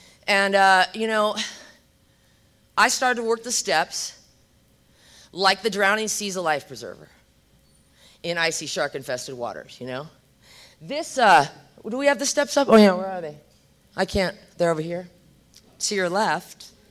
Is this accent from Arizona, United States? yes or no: no; California, United States; I'm from California, so it's like, I'm fucking sorry.